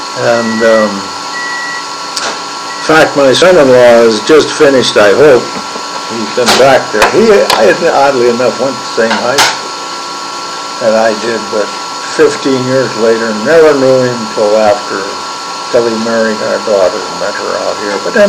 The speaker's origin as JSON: {"language": "English", "town": "Butte", "region": "Montana", "country": "United States", "tie": "born there", "said": "I was born in Butte, August 2nd, 1920. City was under martial law."}